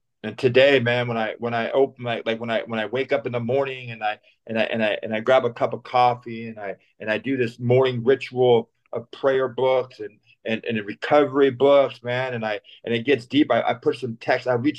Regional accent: California, United States; I grew up, man. I grew up, I'm from Antelope Valley, Palmdale, Lancaster, Quartzsill, Antelope Bakers, Roseman, Lake LA, anywhere out there. I was in all of it.

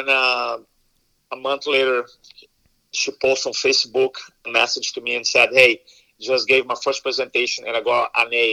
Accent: Brazil; first language Portuguese; English is a second language; moved away; I came here from Brazil. English is my third language. In Brazil, my first language is Portuguese.

